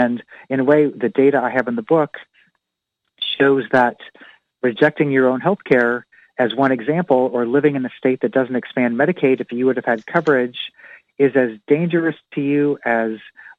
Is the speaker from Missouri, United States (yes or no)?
yes; Kansas City, Missouri, United States; I'm a white American from Missouri. I grew up in Kansas City, Missouri